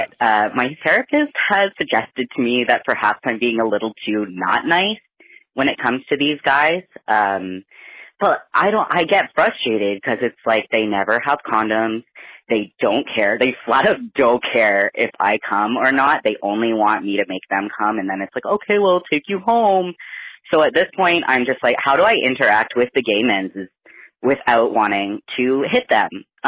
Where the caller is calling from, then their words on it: Canada; I'm calling from Canada.